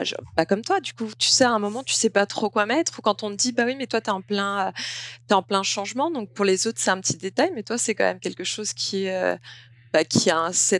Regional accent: Martinique; born there; also born or lived in Antigua and Barbuda; je suis née à la Martinique. C'était plus facile pour ma mère au niveau de la naissance que je sois directement née à la Martinique. C'est pour ça que je suis martiniquaise, on va dire. Enfin, je suis française

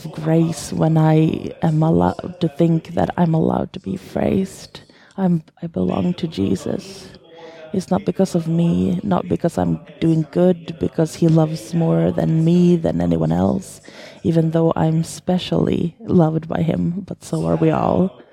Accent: Sweden; moved away as an adult; now in Finland; I'm from Sweden. I moved to Finland for about 2 years, actually 2 years ago, close on the day. Two years and 10 days ago.

